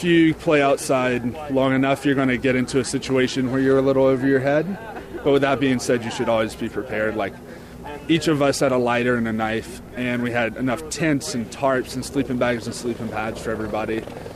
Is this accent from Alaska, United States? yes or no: yes; Skagway, Alaska, United States; I'm from Skagway.